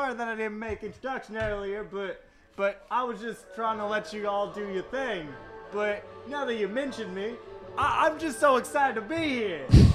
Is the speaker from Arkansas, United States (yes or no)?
yes; Arkansas, United States; I'm from Arkansas.